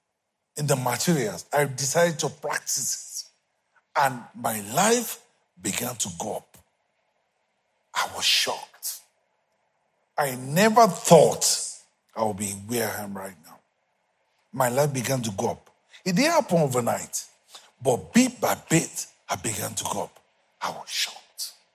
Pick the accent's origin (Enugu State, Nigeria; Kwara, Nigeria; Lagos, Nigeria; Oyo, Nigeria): Kwara, Nigeria; Ilorin; I'm from Ilorin. He didn't understand. Pastor Femi knows what I'm talking about. Some of you have gone there and you want to know where God raised your pastor. You saw that. There was nothing.